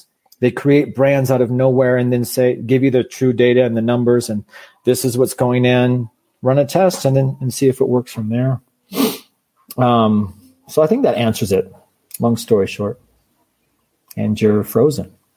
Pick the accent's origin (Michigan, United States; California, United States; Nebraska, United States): Michigan, United States; Growing up in Southeast Michigan, my dad worked at General Motors factory, and 6 days a week, 7 days a week, 12 hours a day.